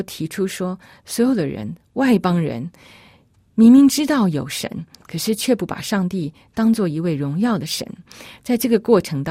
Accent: China; 你会发现这是我们中国人所共同的

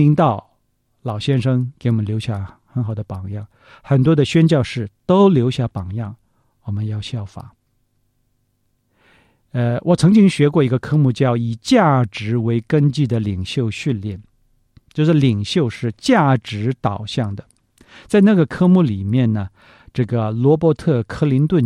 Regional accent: Shandong, China; 我们山东人都是这样，就是话很快很直爽

